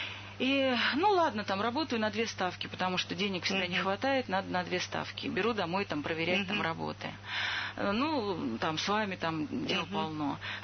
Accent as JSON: {"language": "Russian", "region": "Saint Petersburg", "country": "Russia", "said": "Я сама из Петербурга"}